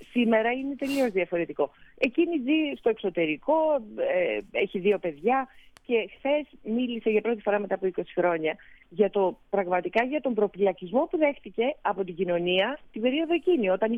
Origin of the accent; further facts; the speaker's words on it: Greece; εγώ είμαι 58. Θέλω να πω ότι μεγάλωσα στην Ελλάδα